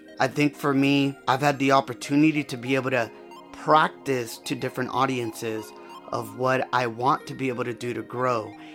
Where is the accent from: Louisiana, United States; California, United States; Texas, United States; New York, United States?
California, United States; Los Angeles; I'm a talent recruiter here in the West. I'm from Los Angeles, California.